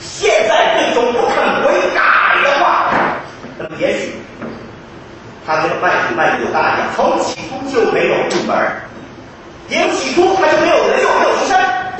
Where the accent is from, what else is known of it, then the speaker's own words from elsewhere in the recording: China; 我们中国人应当脸红，应当羞愧